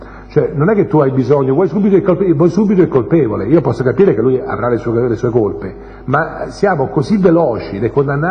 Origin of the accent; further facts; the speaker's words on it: Ascoli Piceno, Marche, Italy; Io sono di Ascoli Piceno, anzi sono nella campagna ascolana, e i miei genitori, mia mamma è famiglia, diciamo, di contadini, e mio padre famiglia, perché più o meno contadini